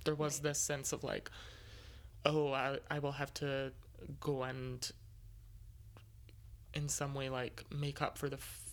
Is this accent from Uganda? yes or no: no; Scotland, United Kingdom; I'm now at a point where most people know that I'm Scottish, but if I'm meeting someone for the first time, I use my American dialect